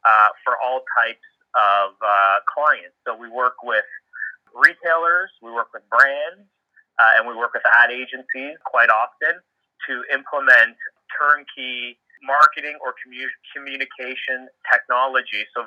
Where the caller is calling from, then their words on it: Toronto, Ontario, Canada; I am calling in from Toronto, Canada.